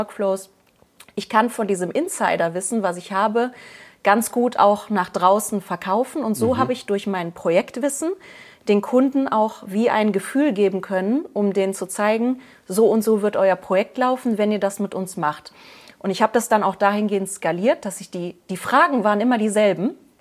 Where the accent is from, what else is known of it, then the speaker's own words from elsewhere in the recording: Solingen, North Rhine-Westphalia, Germany; moved away as an adult; Ich komme ja aus Solingen ursprünglich und bin dann nach München gezogen für den Job